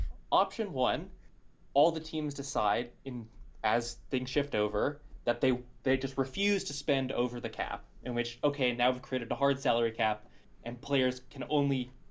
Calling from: Berkeley, California, United States; Berkeley, California.

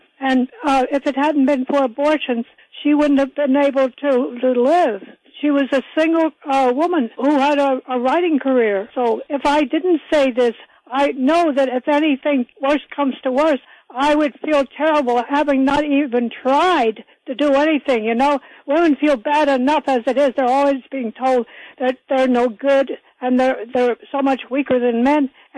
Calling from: Manhattan, New York, United States; I'm calling from Manhattan.

